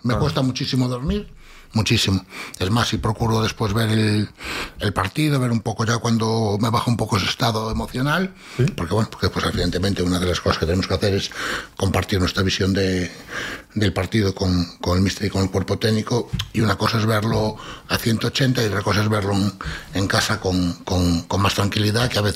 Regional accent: Galicia, Spain; como buen gallego soy muy de meigas, muy de rutinas, muy de tal

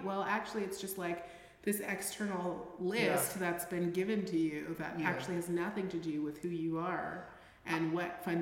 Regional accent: Los Angeles, California, United States; I grew up in Los Angeles. Are you kidding me?

